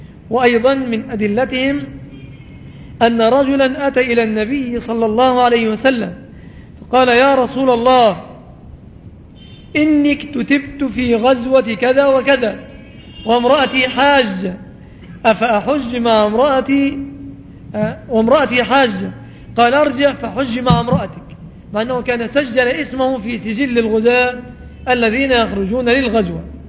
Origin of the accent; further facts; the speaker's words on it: Egypt; لكن في بلادنا مصر يذهب الزوج قليل المروءة